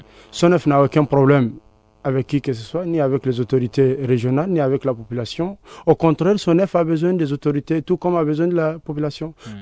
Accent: Gao, Mali; nous sommes de Gao, nous sommes de la région de Gao et on connaît réellement le terrain.

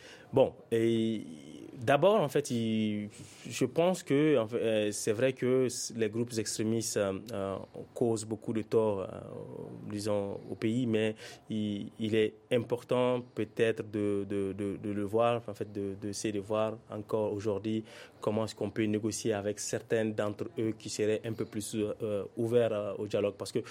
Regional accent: Timbuktu, Timbuktu Region, Mali; Je suis de Tombouctou.

